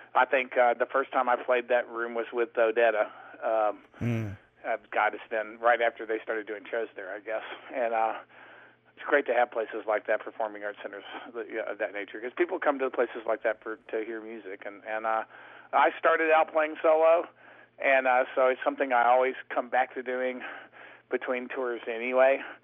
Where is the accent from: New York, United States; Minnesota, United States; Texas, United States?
Texas, United States; But the blues is a fairly serious thing where I come from. I come from Texas